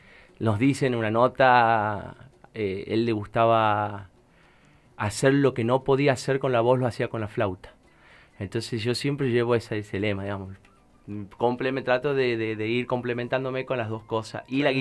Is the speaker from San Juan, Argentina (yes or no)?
no; Tucumán, Argentina; moved away as an adult; now in La Plata, Argentina; Soy de Tucumán, nacido en Tucumán, criado en Tucumán y... exiliado de Tucumán.